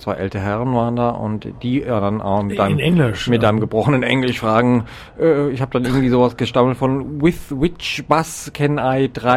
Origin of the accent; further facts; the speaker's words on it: Germany; hat er mich gleich als Deutschen erkannt.